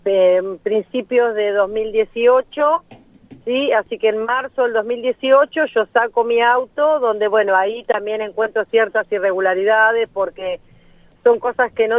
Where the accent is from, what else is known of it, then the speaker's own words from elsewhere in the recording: Bella Vista, Buenos Aires Province, Argentina; yo soy de Bella Vista, partido de San Miguel, provincia uh-huh. de Buenos Aires.